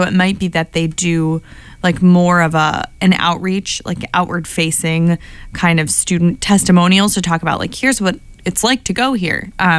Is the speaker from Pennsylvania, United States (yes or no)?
yes; Pittsburgh, Pennsylvania, United States; Like I've been to a few stadiums, and I'm from Pittsburgh, so the PNC Park is like beautiful.